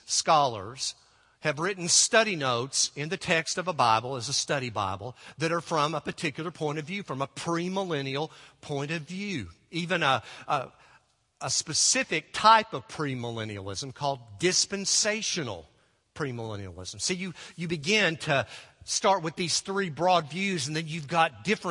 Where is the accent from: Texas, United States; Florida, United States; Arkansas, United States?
Arkansas, United States; and then he realized we're both from Arkansas. We both love the Arkansas Razorbacks.